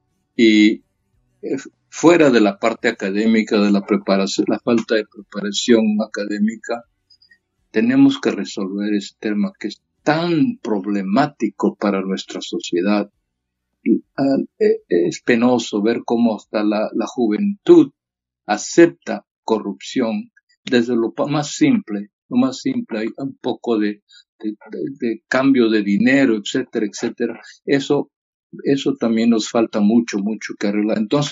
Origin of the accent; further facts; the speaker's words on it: Peru; yo soy peruano, pero más que todo latinoamericano